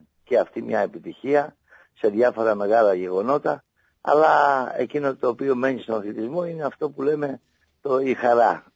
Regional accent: Patras, Western Greece, Greece; η πατρίδα μου, η Πάτρα βοήθησε σε αυτή την προσπάθεια

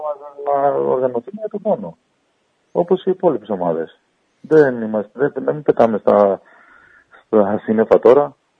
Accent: Sweden; Είμαι από Σουηδία, είμαι 35 χρόνια εκεί.

